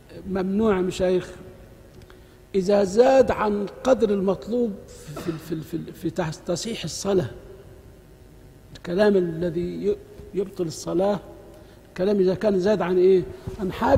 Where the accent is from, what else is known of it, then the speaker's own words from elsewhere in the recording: Upper Egypt, Egypt; عارف عندنا في الصعيد